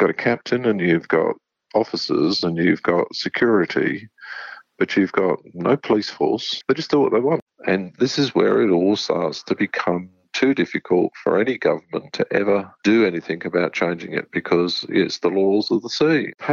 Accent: England, United Kingdom; now in Brisbane, Australia; So, yeah, I was Brisbane-based. I immigrated over from England in 78. I just came straight to Brisbane and really kind of made that the place that I wanted to stay in.

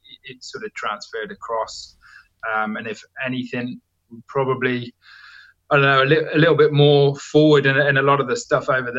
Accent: Australia; I'm an Australian

